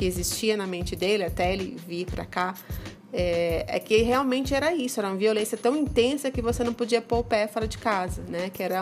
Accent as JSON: {"language": "Portuguese", "town": "Natal", "region": "Rio Grande do Norte", "country": "Brazil", "said": "Eu sou de Natal, sou natural de Natal, nordeste do Brasil."}